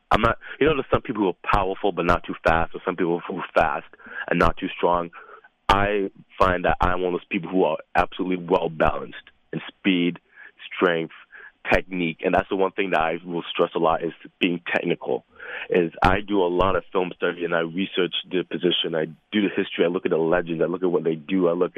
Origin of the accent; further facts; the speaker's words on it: Toronto, Ontario, Canada; I'm from Toronto.